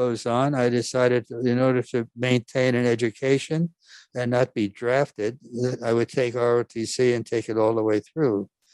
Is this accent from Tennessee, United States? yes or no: no; New York, United States; I was born and raised here in New York. We were far from a wealthy family. As a matter of fact, Dad worked hard. Mom was an immigrant. I'm second generation. It was a Norwegian family